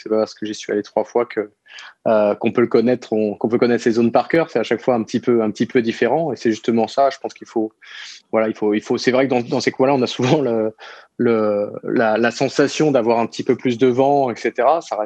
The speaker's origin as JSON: {"language": "French", "region": "Brittany", "country": "France", "said": "quand on navigue chez nous en Bretagne en hiver"}